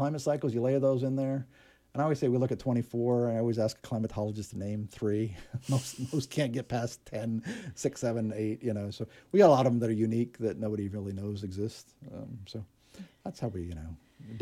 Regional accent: Hawaii, United States; So as a kid growing up in Hawaii.

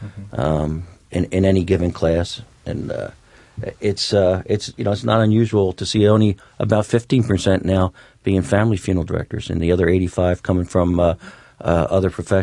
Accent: New Jersey, United States; and I came from New Jersey because I thought so much of the school.

